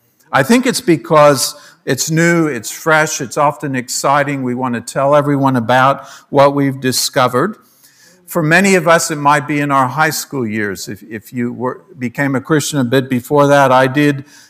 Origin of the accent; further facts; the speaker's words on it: Papua New Guinea; I grew up in Papua New Guinea